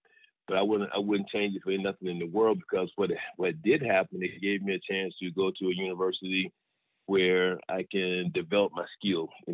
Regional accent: Griffin, Georgia, United States; I came through Griffin High in the early 80s. And, you know, in Griffin High, Griffin, Georgia is a small town, but have such a rich football tr

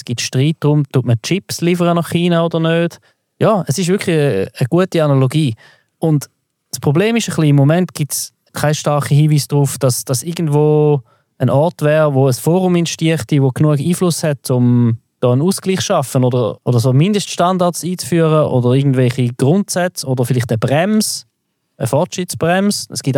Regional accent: Switzerland; die wir in der Schweiz benutzen als Schweizer Konsumenten

